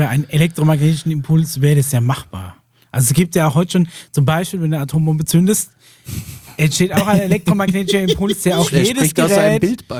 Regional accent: Bavaria, Germany

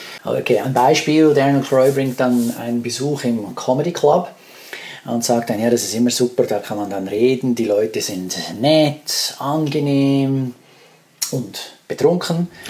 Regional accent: Switzerland; ein Apero, wie wir es bei uns in der Schweiz nennen

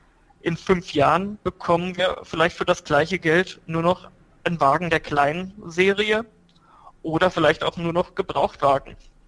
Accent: Schwelm, North Rhine-Westphalia, Germany; born there; now in Frankfurt am Main, Germany; ich wohne in Frankfurt am Main, komme ursprünglich jedoch aus dem Geschäftsgebiet der VR Bank Hessenland. Ich bin gebürtiger Schwelmer.

